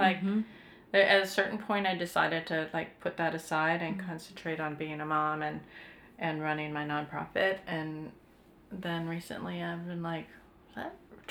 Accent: Twin Cities, Minnesota, United States; I grew up in the Twin Cities, but it's more like Westchester, it's houses and yards

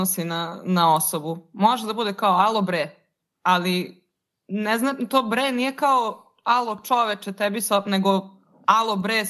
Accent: Zrenjanin, Vojvodina, Serbia; accent: Šumadija-Vojvodina dialect, Banat; moj dijalekat je šumadijsko-vojvođanski, odnosno da suzimo Banat i da suzimo još malo, mislim da je to, e sad, ima dve podgrupe, ali nije ni bitno. Dakle, Zrenjanin, to je srednji Banat.

